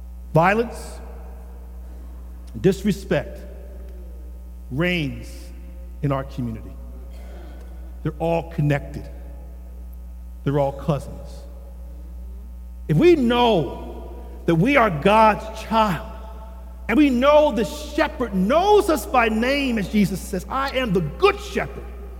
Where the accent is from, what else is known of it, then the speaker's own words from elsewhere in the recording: Philadelphia, Pennsylvania, United States; I didn't grow up on the main line. I didn't grow up in Chestnut Hill or Society Hill. I grew up in North Philadelphia.